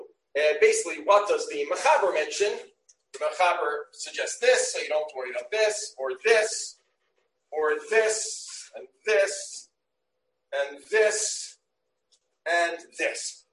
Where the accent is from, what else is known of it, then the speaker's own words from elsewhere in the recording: Brooklyn, New York, United States; but I grew up in Brooklyn. It was a bit of a tougher neighborhood.